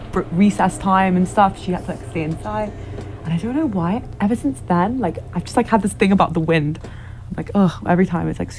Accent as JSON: {"language": "English", "region": "London", "country": "United Kingdom", "tie": "born or raised there", "said": "Especially where I grew up in London."}